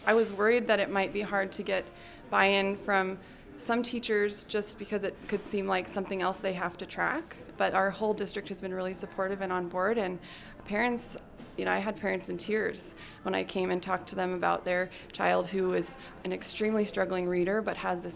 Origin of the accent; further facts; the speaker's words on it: Quincy, United States; So I'm from Quincy, which is a farming town. I grew up there.